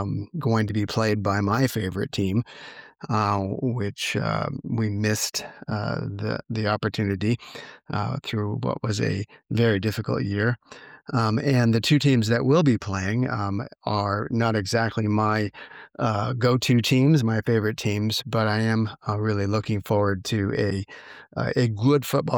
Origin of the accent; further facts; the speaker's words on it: Santa Clara, California, United States; this year the game is being played in my hometown here in Santa Clara, California, in my home stadium.